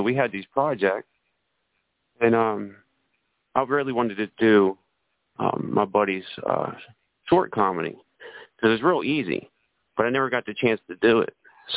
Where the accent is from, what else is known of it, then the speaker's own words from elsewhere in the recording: Cumberland, Maryland, United States; Like, I'm from Cumberland, Maryland, you know what I mean?